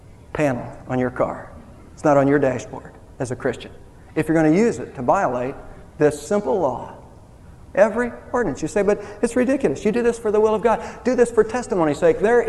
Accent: Texas, United States; And sometimes we flaunt that in Texas. I'm a Texan.

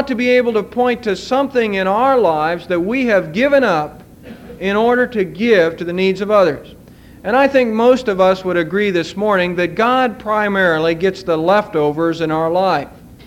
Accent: Ohio, United States; also born or lived in Michigan; being born and raised in Ohio, I just have not been able to get the Ohio State Buckeyes

